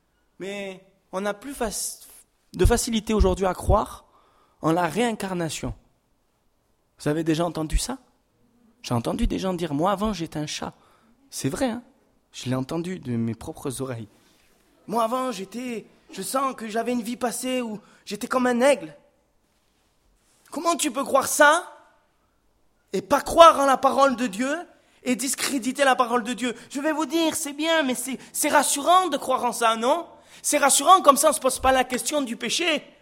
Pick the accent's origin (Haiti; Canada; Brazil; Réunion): Réunion; Moi, je viens de l'île de la Réunion, je peux vous dire qu'il y a des endroits, c'est des paradis sur terre.